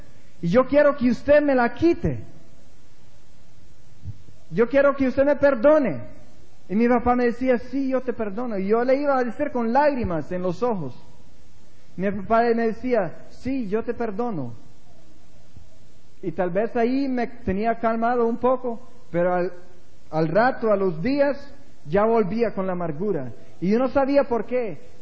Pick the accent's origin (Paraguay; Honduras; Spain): Honduras; moved away; después que nos fuimos de aquí de Honduras, yo pasé con una amargura en mi corazón